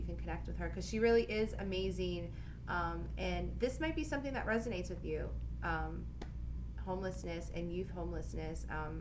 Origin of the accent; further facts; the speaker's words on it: Miami, Florida, United States; Born and raised in Miami. I think I'm Cuban and Brazilian.